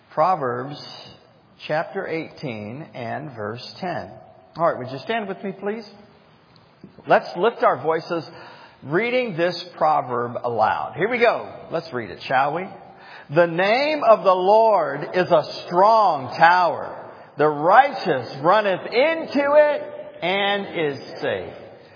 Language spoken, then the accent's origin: English; the South, United States; one of the great things about being a Southerner is we do have these waitresses